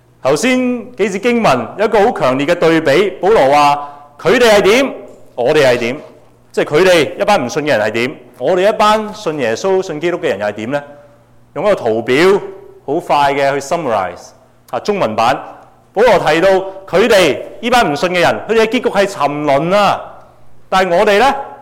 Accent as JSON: {"language": "Cantonese", "region": "British Columbia", "country": "Canada", "said": "我们作为加拿大人，我哋去夏威夷旅行，咁点啊？我哋嘅身份都仍然系加拿大人"}